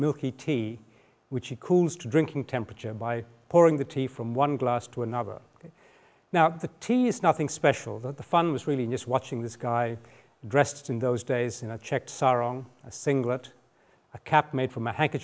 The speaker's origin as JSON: {"language": "English", "region": "Kuala Lumpur", "country": "Malaysia", "tie": "born or raised there", "said": "when I was a small boy growing up in Kuala Lumpur, and I should mention that I'm of Malaysian origin, but of Australian citizenship."}